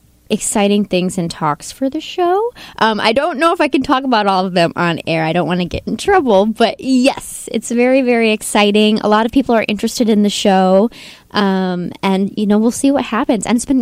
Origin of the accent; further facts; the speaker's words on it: Watkins Glen, New York, United States; moved away as an adult; now in New York City, United States; I'm from an Irish Catholic family from upstate New York, a small town called Watkins Glen.